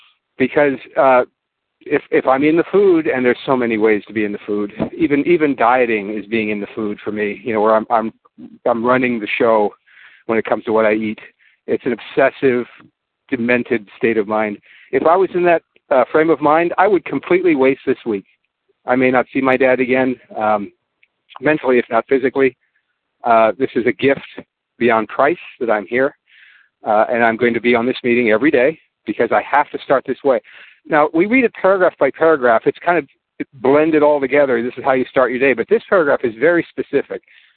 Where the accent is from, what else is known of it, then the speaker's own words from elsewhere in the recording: California, United States; But I'm still Californian, so I go to this meeting.